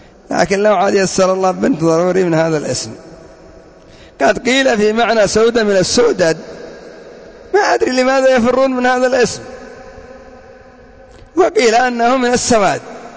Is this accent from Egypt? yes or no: no; Yemen; أما عندنا في اليمن كثير منهم يتسمون باسم محمد وعلي